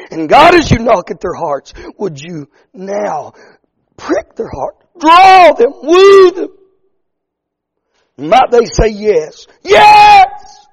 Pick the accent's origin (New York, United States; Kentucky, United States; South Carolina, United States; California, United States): Kentucky, United States; I was born and raised in Kentucky. And my wife's family is in Kentucky.